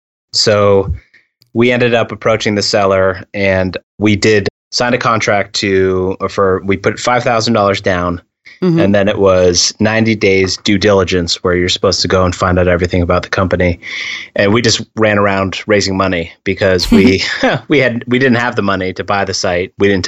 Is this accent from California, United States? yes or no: no; Massachusetts, United States; I'm from Massachusetts